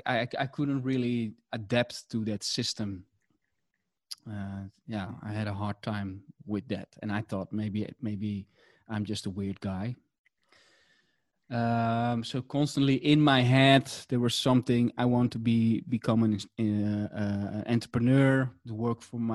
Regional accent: Amsterdam, North Holland, Netherlands; from the Netherlands, Amsterdam. I live here in the middle of the center.

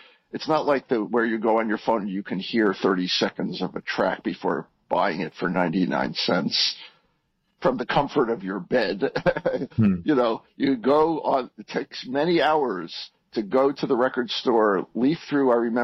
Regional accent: New York City, New York, United States; and he and I grew up in New York City around the same time.

